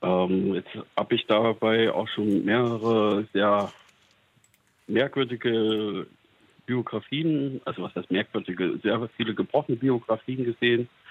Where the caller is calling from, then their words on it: Weimar, Thuringia, Germany; ich komme aus Weimar in Thüringen